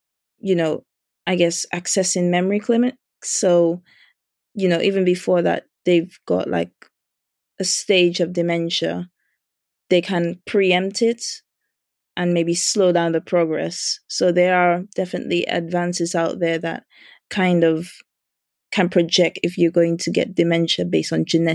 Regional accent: Dominica; But yeah, I grew up in Dominica.

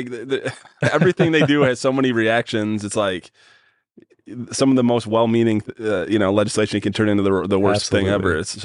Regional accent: Bay City, Michigan, United States; I grew up in Bay City, Michigan, which has our claim to fame for a long time was that we had the most bars per capita.

